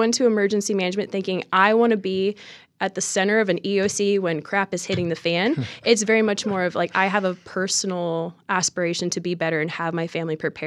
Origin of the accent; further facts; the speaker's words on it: Oregon, United States; I grew up in about 45 minutes east of Portland.